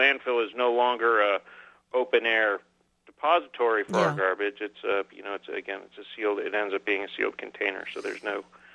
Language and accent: English; Austin, Texas, United States; at least in my hometown of Austin, Texas